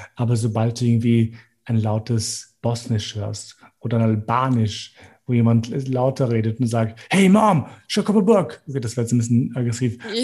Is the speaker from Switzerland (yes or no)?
no; Gjakova, Kosovo; hey, ich bin aus Kosovo, aus Jakova